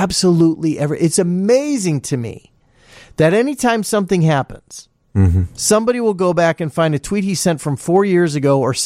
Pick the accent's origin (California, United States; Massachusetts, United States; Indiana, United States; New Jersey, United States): Indiana, United States; Munster; our emergency closing center would include where I grew up in Munster, Indiana.